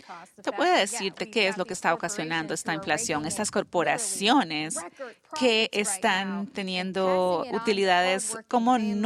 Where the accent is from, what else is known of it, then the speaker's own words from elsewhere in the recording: Sherrill, Iowa, United States; Yo crecí en Sherrill, más o menos a unos 20 minutos de Dubuque